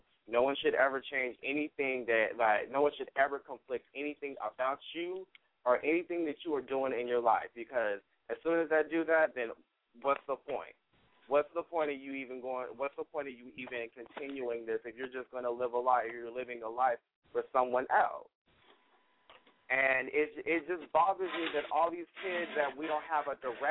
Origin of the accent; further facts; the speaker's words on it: Sacramento, California, United States; Hello, guys. I'm from Sacramento.